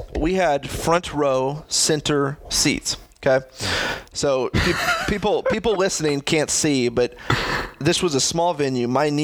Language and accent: English; Ames, Iowa, United States; Booyah, I'm from Ames.